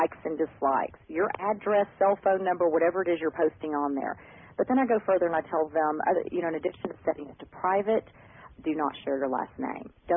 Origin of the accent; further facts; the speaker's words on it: Austin, Texas, United States; I'm from the Austin area